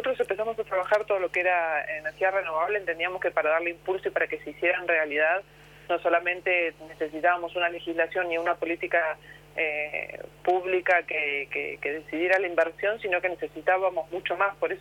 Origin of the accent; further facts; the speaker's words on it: Tres Arroyos, Buenos Aires Province, Argentina; yo soy de Tres Arroyos y tenemos dos escuelas dentro de la ciudad que fueron seleccionadas.